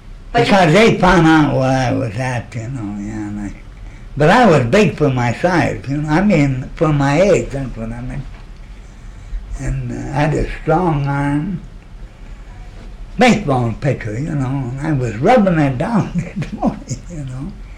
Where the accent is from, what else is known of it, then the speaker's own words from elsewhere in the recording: Alaska, United States; also born or lived in Spokane, Washington; Well, mostly here in Alaska, yeah.